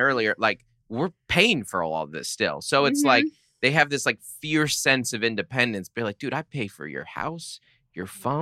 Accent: Seattle, Washington, United States; now in San Diego, United States; We love living in San Diego. But I'm from Seattle.

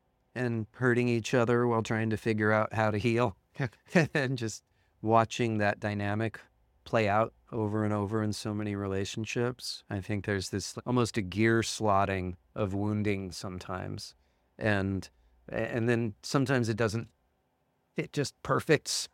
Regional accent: Santa Barbara, California, United States; growing up in Santa Barbara as well, where there's a lot of people who you ask what they do, and they tell you their job

